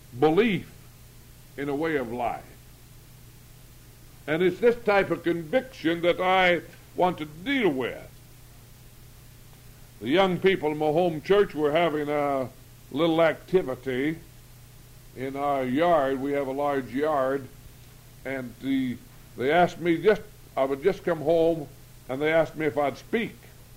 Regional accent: American Falls, Idaho, United States; I was talking to a young man in my hometown of American Falls, Idaho, a while back.

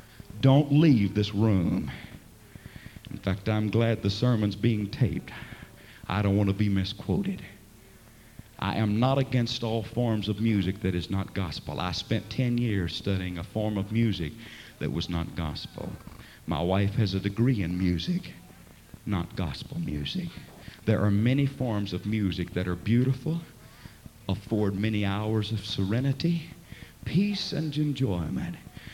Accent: Port Arthur, Texas, United States; 40 miles from my hometown, Port Arthur, Texas

